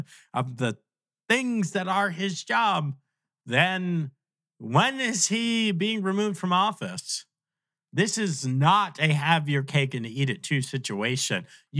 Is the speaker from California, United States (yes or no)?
no; New York, United States; So I'm from New York.